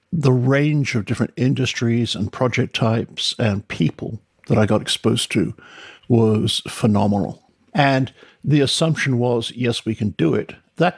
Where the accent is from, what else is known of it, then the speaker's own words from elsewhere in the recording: England, United Kingdom; now in United States; I am English, but I've been living in the US now for 30-something years.